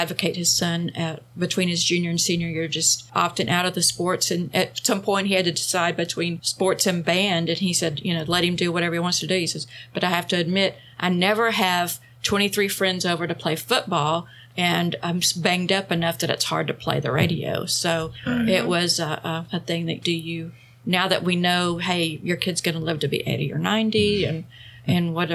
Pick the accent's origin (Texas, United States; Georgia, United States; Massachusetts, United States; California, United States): Texas, United States; Is a social consequence to growing up in Texas mm-hmm. as a boy and not playing football.